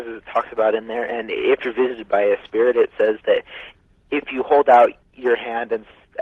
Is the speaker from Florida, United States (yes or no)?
no; Centerville, Utah, United States; I'm from Centerville, Utah.